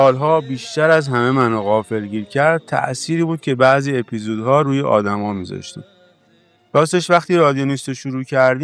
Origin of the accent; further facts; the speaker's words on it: Khuzestan, Iran; من اهل خوزستانم، خاطرات جنگ بخشی از کودکی منه.